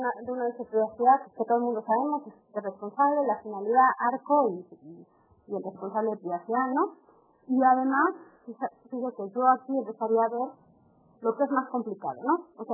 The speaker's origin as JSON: {"language": "Spanish", "country": "Mexico", "said": "porque simplemente porque somos mexicanos"}